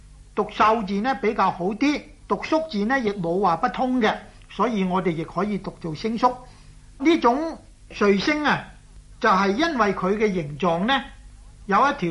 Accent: China; accent: Cantonese; 即是我們廣東話裏面講話掃把，用來掃地的掃把

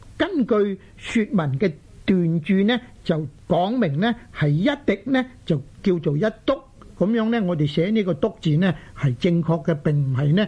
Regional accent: Guangdong, China; 我们广东人口语里面呢亦时常使用这个字

